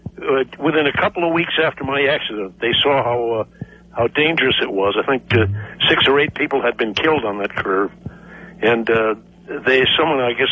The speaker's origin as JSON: {"language": "English", "town": "Portland", "region": "Oregon", "country": "United States", "tie": "born or raised there", "also_born_or_lived": "San Francisco", "said": "And incidentally, I was born in San Francisco, but moved up to Portland when I was only about 6 years old."}